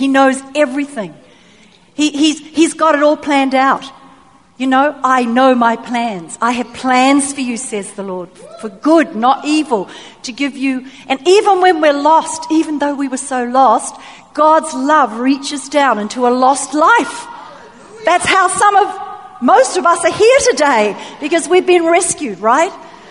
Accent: New Zealand; I'm from New Zealand, from a farming community.

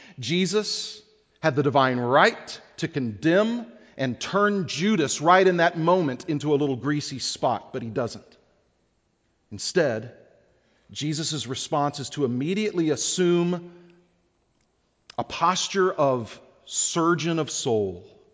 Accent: Texas, United States; I'm from Texas. We shake hands.

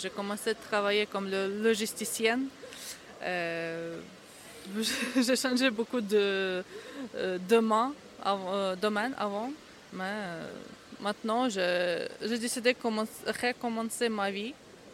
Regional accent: Ukraine; French is a second language; Oui, j'ai 24 ans, je suis ukrainienne.

